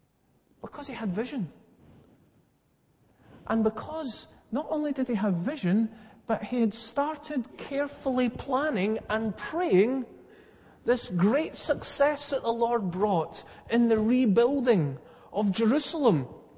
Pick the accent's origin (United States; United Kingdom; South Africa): South Africa; moved away; I grew up in South Africa until 1977.